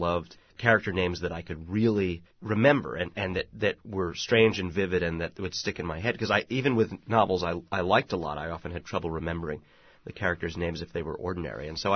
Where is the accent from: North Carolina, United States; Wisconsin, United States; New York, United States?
New York, United States; Brooklyn; also born or lived in Manhattan, United States; My parents were living in an illegal sublet in what is now Soho when I was born, and then I ended up in Brooklyn, and I came of age, you know, 3 subway stops from Manhattan.